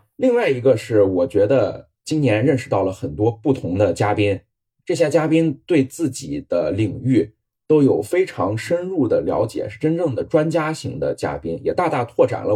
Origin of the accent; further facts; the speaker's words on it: Northwest China, China; 我作为一个从西北地区来的人啊，虽然逛沙漠去也是我老乡录的。